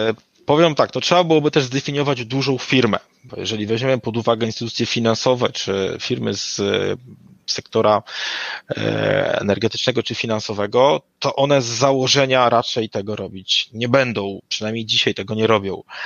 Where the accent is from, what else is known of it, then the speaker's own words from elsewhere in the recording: Lublin Voivodeship, Poland; ja pochodzę z Lubelszczyzny. Mamy tutaj taki bardzo ładne tereny i ogólnie to jest bardzo ładnie.